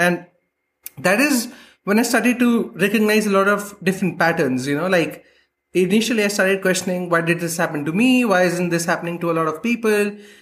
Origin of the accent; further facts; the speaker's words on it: India; moved away as an adult; now in Berlin, Germany; as you might have guessed from the title, and I'm a digital artist and illustrator based out of Berlin. I'm originally from India, but I moved to Europe about 3 years ago.